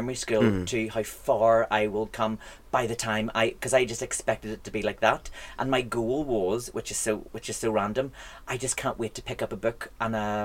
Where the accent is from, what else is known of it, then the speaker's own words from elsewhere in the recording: Bangor, Northern Ireland, United Kingdom; So I, because I was from Bangor and played on the whole North Down thing, so